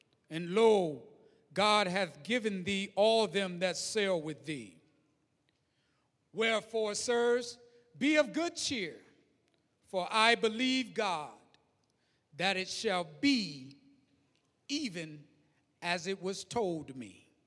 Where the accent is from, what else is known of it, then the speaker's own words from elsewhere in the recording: the South, United States; But I remember loving growing up in the South because, to me, you could also be close to nature.